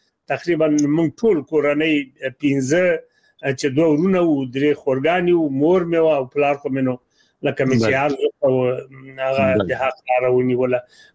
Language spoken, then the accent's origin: Pashto; Alingar, Laghman, Afghanistan; د لغمان ولایت د الینګار د ولسوالۍ اوسیدونکی یم او یو سیمه ده چې نیازی نومیږي